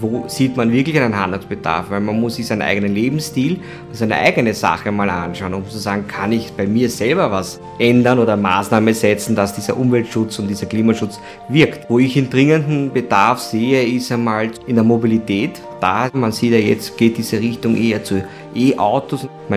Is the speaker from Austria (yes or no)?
yes; Vienna, Austria; ich komme aus Wien, ich bin ein gebürtiger Simmeringer und bei uns war das so, wir hatten Plattenbau, wir hatten Betonbau in unseren ganzen Umgebungen.